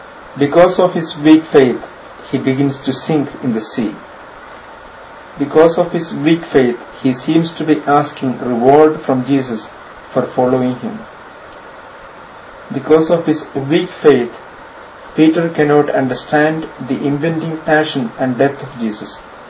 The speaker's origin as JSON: {"language": "English", "country": "India", "said": "I come from India, and these days we are having the monsoon rains."}